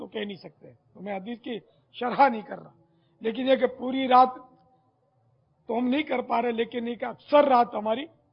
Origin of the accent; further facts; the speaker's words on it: Karachi, Sindh, Pakistan; born there; میں تو یوں پٹھان بھی ہوں پنجابی بھی ہوں اور سندھی بھی ہوں. باب الاسلام کی پیدائش ہے میری یہیں باب المدینہ کی, اور یوں اردو یعنی ہمارے ماں باپ ہجرت کر کے آئے تو مہاجر بھی ہوں.